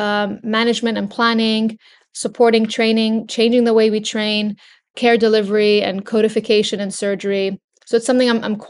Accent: California, United States; I had a bit of growing up in California, but not like that.

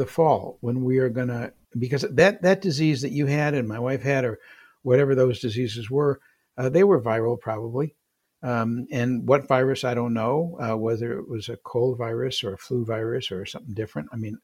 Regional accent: Detroit, Michigan, United States; I was from Michigan, in Detroit.

